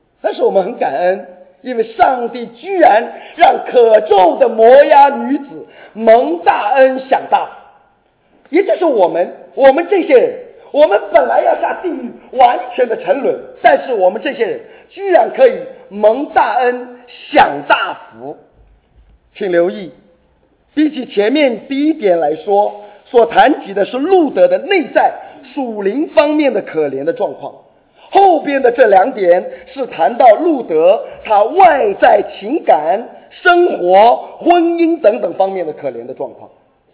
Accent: Wenzhou, Zhejiang, China; 我们是中国人，我们是温州人，我们是在中国的这片疆土上的这些人

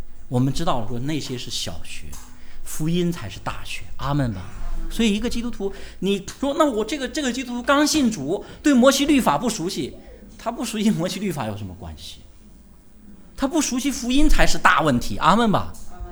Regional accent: China

